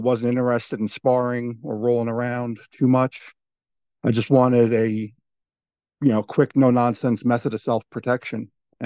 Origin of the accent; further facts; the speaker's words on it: Long Island, New York, United States; I'm from Long Island, New York.